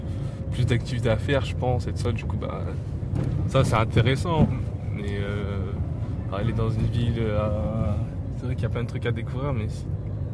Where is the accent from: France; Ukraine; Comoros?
France; Soyaux, Nouvelle-Aquitaine; j'ai 22 ans, je suis né à Soyaux, j'habite toujours à Soyaux, et j'ai toujours pas bougé d'ici.